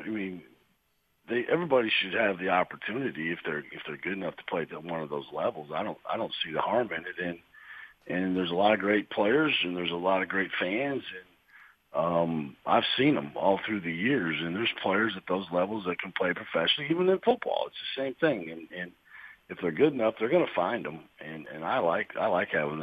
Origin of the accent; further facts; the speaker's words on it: Iowa, United States; You know, I grew up in Iowa. I grew up watching the Big Ten.